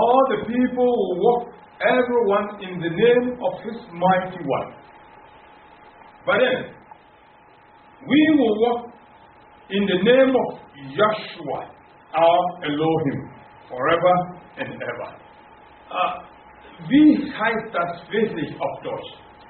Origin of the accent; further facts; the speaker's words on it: Ghana; ich komme aus Ghana und in Ghana die Hauptsprache außer dem offiziellen Englisch ist Chi.